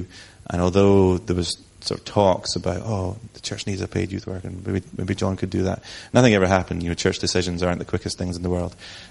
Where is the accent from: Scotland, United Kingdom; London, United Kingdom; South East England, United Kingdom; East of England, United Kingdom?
Scotland, United Kingdom; Galashiels; I grew up in Galla Shields, but don't hold that against me, because I went to the Galla Shields Baptist Church my entire life until converting to the Church of Scotland for work reasons.